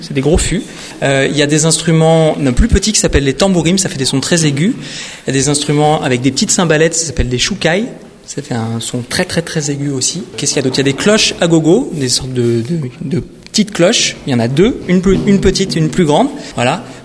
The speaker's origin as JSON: {"language": "French", "country": "France", "said": "Je suis français et voilà."}